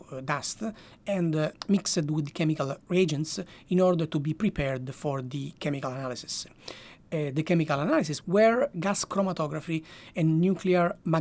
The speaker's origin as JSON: {"language": "English", "town": "Noto", "region": "Sicily", "country": "Italy", "tie": "born or raised there", "said": "this archaeological site is located by my hometown, Noto."}